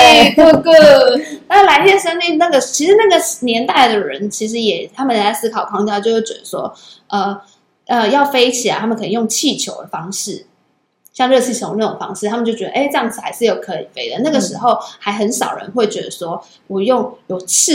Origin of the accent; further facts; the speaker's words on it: Taiwan; 是其实我摩擦这件事对我们，至少对我们台湾人来讲，其实是还蛮不容易的一件事情。